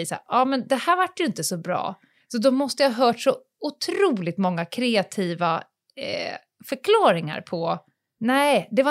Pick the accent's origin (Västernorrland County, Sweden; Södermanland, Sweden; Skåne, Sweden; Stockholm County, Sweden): Stockholm County, Sweden; Stockholm; Har jag någon gång markerat mig mer som en stockholmare? Så fort jag hamnar utanför tullarna, då är jag abroad.